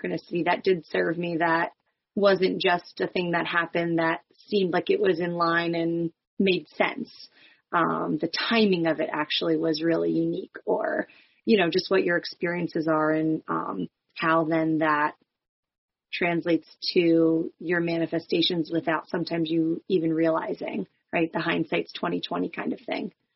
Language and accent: English; New Jersey, United States; I'm from Northwestern New Jersey